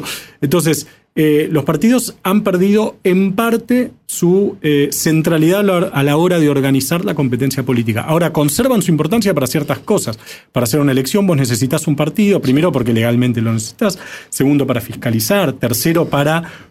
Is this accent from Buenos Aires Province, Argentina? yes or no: yes; Martínez, Buenos Aires Province, Argentina; born there; Yo nací en Martínez.